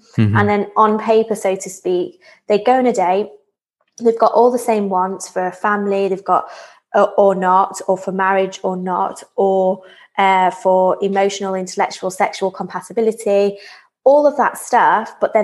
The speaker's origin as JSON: {"language": "English", "town": "Manchester", "region": "North West England", "country": "United Kingdom", "said": "There's a saying, maybe it's a northern saying because I'm from Manchester, I'm a bit long in the tooth in the dating industry"}